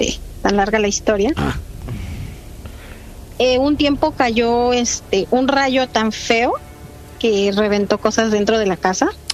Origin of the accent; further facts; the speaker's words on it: Mexico City, Mexico; moved away as an adult; now in Veracruz, Mexico; Yo soy de la Ciudad de México, pero me vine a vivir a Veracruz, y en el rancho de mi esposo, donde vivimos, hace como 11 años